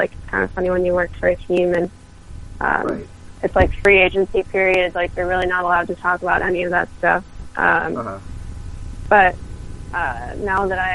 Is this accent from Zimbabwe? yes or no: no; Chicago, Illinois, United States; I grew up in Chicago, so I watched, like, casually